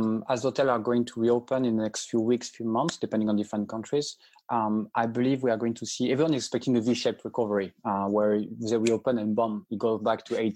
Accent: France; accent: French; English is a second language; I'm French, as you have recognized in my accent, most probably.

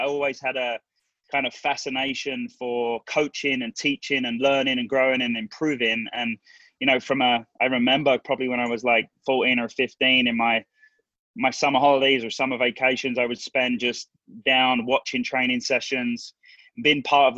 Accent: London, United Kingdom; now in United States; I grew up in London

